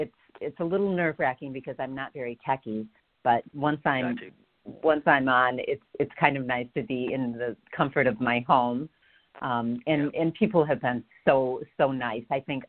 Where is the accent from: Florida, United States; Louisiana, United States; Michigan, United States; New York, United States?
Michigan, United States; Lansing; I was born and raised in Lansing, and I came back here after college and met my husband, and I'm still here.